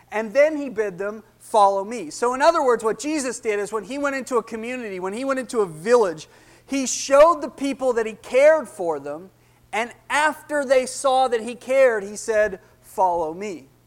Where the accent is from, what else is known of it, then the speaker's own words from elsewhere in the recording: Canada; I'm Canadian, right? I played hockey. You know, obviously there's a lot of snow there